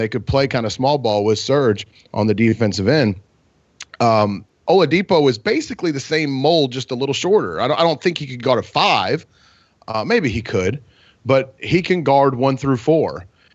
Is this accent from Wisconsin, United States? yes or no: no; New Albany, Indiana, United States; Alex and I lived across the street from each other growing up in Southern Indiana. Shout out to New Albany.